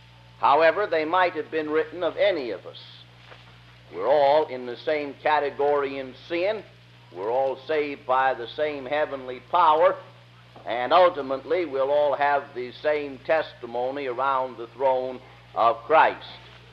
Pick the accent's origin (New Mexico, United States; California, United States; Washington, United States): California, United States; born there; accent: California; As most of you know, I was born in California. That's where I get this accent. This is the bona fide, authentic, genuine California accent.